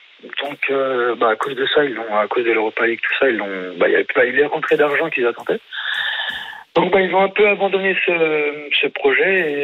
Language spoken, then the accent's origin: French; France; moi, je suis français, qui fait toute ma formation en France, qui grandit en France, qui a commencé à être professionnel en France.